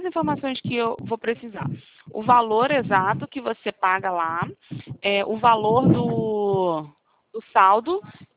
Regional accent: Rio de Janeiro, Brazil; sou do Rio.

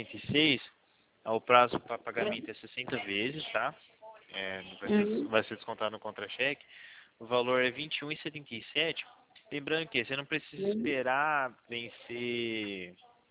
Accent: São Paulo, Brazil; a gente é do estado de São Paulo.

